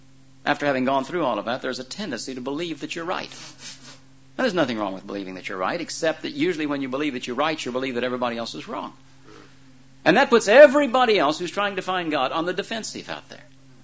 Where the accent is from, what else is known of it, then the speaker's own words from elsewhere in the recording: United States; I'm an American, but I'm basically an Englishman at heart, and I have, you know, a lot of problems with some of the American ways that we do things.